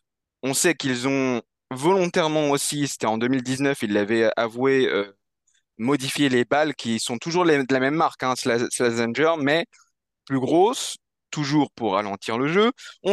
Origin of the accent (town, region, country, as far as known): France